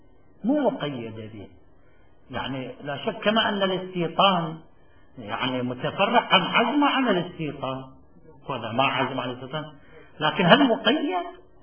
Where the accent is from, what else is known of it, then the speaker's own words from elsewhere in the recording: Najaf, Najaf Governorate, Iraq; also born or lived in Baghdad; أنا كنت أنا ابن النجف ولست في النجف، ثم انتقلنا إلى بغداد في فترة ما